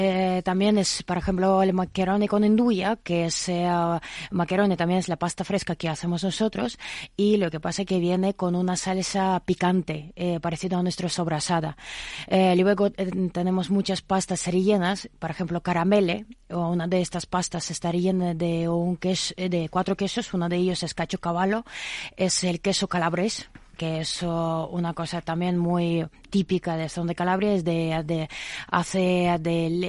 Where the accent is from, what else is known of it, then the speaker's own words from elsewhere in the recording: Kyrgyzstan; soy de Kirguistán, de un país al lado de China.